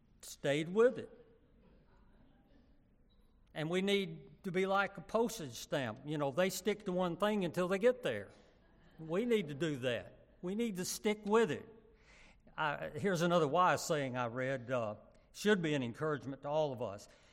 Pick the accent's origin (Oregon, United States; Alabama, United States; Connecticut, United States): Alabama, United States; Huntsville; born or raised there